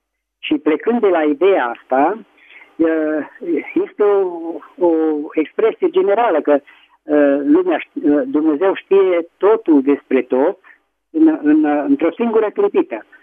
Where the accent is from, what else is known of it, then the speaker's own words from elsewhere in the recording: Petroșani, Hunedoara County, Romania; din Petroșani.